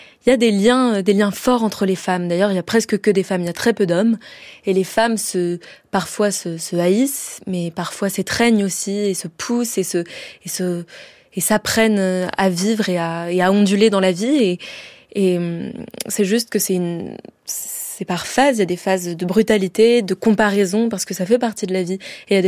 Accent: Marseille, Provence-Alpes-Côte d'Azur, France; j'ai grandi à Marseille, entourée de femmes méditerranéennes à qui je dois tout.

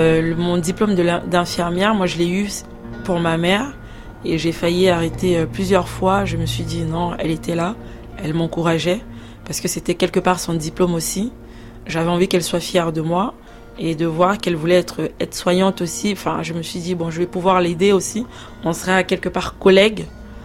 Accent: Cameroon; On est originaire du Cameroun

